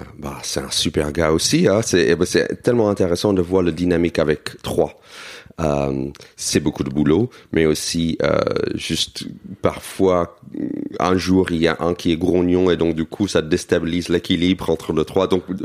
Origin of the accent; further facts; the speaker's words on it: United States; Je me souviens quand j'étais enfant aux États-Unis